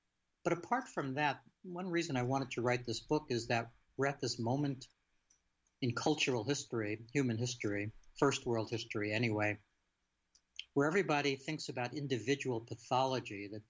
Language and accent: English; Bronx, New York, United States; also born or lived in Brooklyn; I grew up in the Bronx in one of those extended crazy-making families with, lots of nutty siblings and aunts and uncles and the whole thing. But my mom and I moved out to Brooklyn when I was about 5 years old